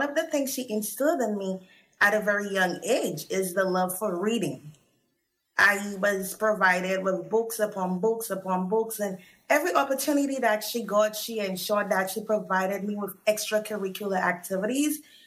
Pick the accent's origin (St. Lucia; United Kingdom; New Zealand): St. Lucia; Castries; Yes, I'm originally from Castries Hospital Road.